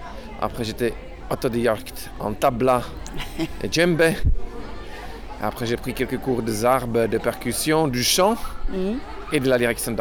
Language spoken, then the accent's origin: French; Czechia; first language Czech; French is a second language; Je parle 6 langues, je crois. Donc tchèque, c'est ma langue maternelle que je parle très bien. Français, c'est ma meilleure langue étrangère. Mais je parle aussi allemand, anglais, espagnol et un peu l'italien.